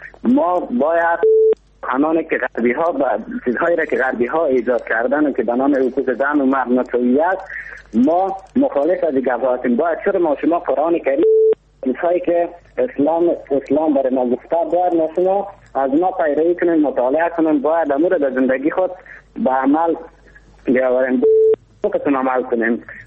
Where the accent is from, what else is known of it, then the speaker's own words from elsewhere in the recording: Mazar-i-Sharif, Balkh, Afghanistan; من از مزار شریف هستم.